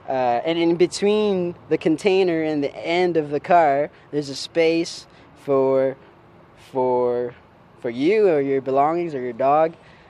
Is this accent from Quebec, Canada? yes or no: no; Ontario, Canada; I don't know where I'm from, but I was raised in Ontario.